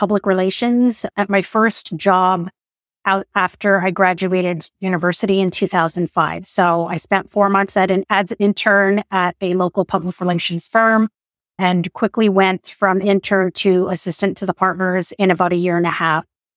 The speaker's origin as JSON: {"language": "English", "country": "Philippines", "said": "I'm Filipino, and yeah, she's a very well-known figure in media, not only in the Philippines, but globally."}